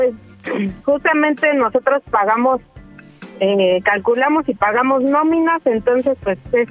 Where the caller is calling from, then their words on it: Ecatepec, State of Mexico, Mexico; De Catepec, Estado de México.